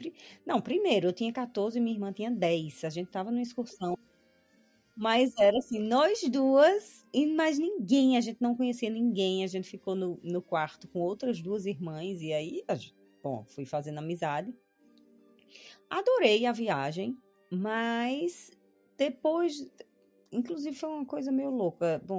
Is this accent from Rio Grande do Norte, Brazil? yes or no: yes; Natal, Rio Grande do Norte, Brazil; nessa época eu morava em São Paulo. Eu sou de Natal, né? Mas nessa época eu morava em São Paulo.